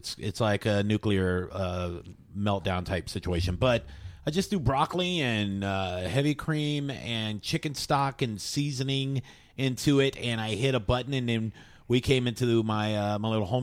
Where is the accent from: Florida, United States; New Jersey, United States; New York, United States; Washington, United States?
Florida, United States; Seminole Heights; I grew up in Seminole Heights, and they would come over and like … do some Pryor.